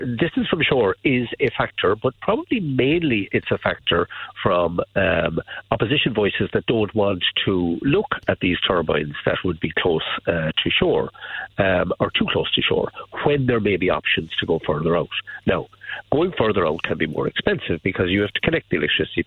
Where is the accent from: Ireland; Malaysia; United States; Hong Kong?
Ireland; And we all know this as Irish people, that we have an extraordinary resource of wind.